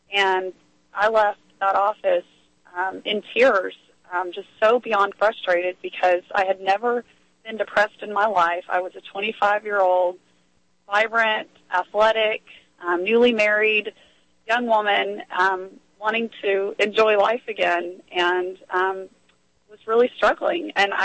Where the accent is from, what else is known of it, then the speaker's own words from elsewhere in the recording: Texas, United States; And it just so happened that he was in my home state of Texas, thankfully.